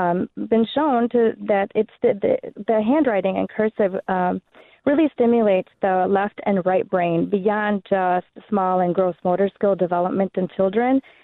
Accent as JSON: {"language": "English", "town": "Waukesha", "region": "Wisconsin", "country": "United States", "said": "Yes, I'm from Waukesha, a former teacher"}